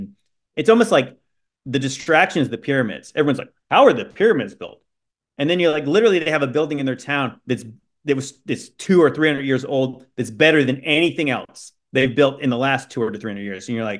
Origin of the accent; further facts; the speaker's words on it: Virginia, United States; when you go through, like, Washington, D.C., I'm from Virginia, so I've been up there many times.